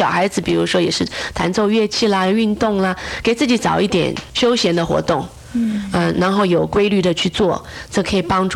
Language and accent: Chinese; China; 因为我们中国人谈到性这个字，我们有很多的忌讳